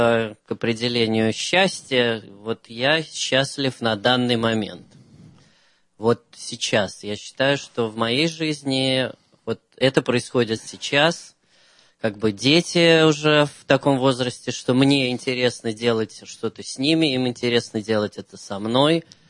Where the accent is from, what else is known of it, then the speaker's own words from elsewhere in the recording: Saint Petersburg, Russia; Я из Питера.